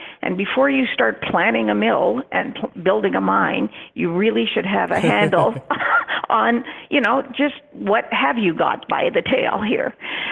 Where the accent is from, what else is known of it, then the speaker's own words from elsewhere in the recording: Timmins, Ontario, Canada; I grew up in Timmins, Ontario, which is, mining, downtown mining central for mining and exploration.